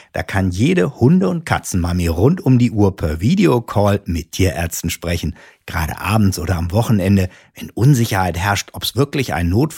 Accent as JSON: {"language": "German", "country": "Germany", "tie": "born or raised there", "said": "Ich bin ja im Westen in der Nähe des Todesstreifens aufgewachsen"}